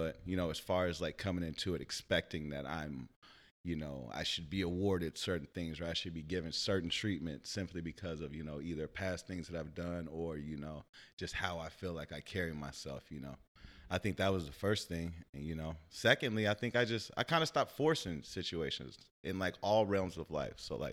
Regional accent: Edwardsville, Illinois, United States; I grew up in Edwardsville, Illinois. It's right outside of St. Louis, like 15 minutes outside of there on the Illinois side. You know, real rural area.

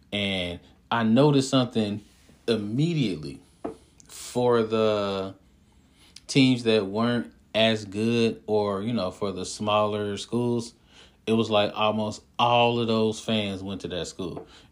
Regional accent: Cincinnati, Ohio, United States; Like, I'm from the Natty. You know, I'm from Cincinnati. 513 all day.

